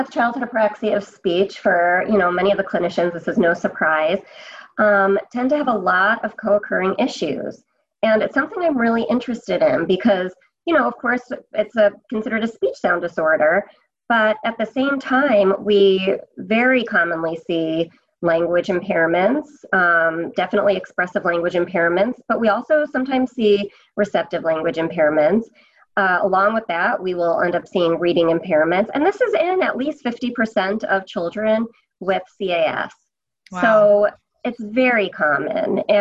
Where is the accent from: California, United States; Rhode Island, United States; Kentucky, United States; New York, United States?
New York, United States; Brooklyn; So I'm from Brooklyn, New York.